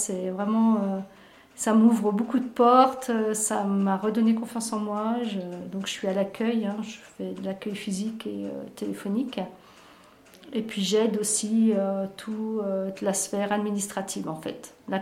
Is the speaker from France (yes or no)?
yes; Auvergne-Rhône-Alpes, France; moved away as an adult; now in Montoison, France; j'ai 58 ans, j'habite Montoison, je suis dans la Drôme depuis à peu près 5 ans et demi. Voilà, je viens de la Haute-Savoie.